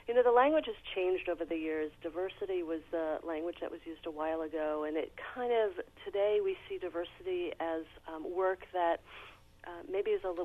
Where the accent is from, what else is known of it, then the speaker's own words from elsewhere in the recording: New York City, New York, United States; now in Oregon, United States; Well, I was raised in New York City, which is a very different place demographically than Oregon.